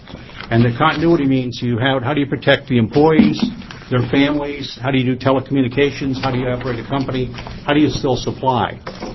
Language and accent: English; Oregon, United States; My apologies. I'm from Oregon.